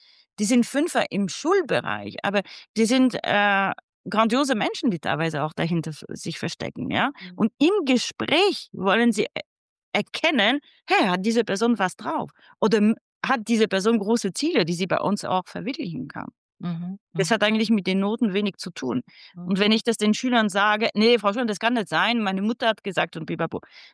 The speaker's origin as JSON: {"language": "German", "region": "Bavaria", "country": "Germany", "said": "du weißt, bei uns in Bayern nach der 4. Klasse wird es entschieden"}